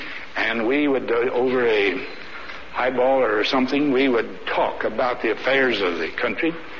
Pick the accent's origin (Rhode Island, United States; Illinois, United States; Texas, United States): Texas, United States; Matter of fact, all three of us, fortunately, are from Texas. I was born in Texas.